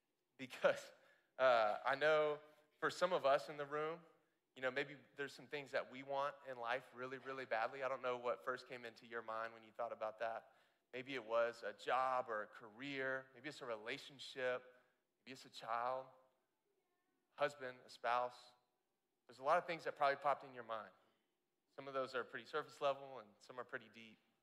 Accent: Florida, United States; I'm from Florida, so 54 is really cold.

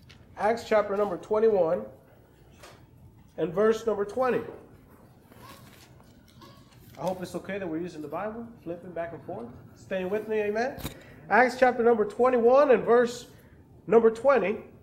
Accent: Dominican Republic; I remember growing up in the Dominican Republic.

